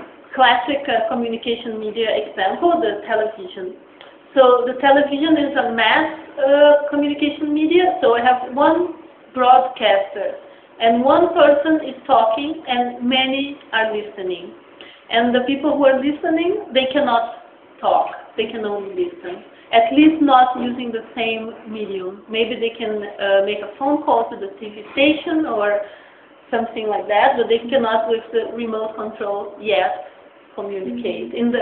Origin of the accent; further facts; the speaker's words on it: Brazil; they say that I am from Brazil and I research art and collaboration